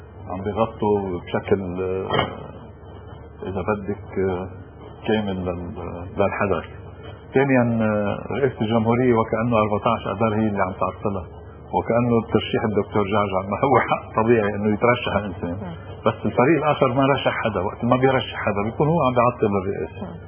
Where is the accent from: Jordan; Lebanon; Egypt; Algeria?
Lebanon; لكن المؤسف انه نحن كلبنانيين صرنا نعتبرها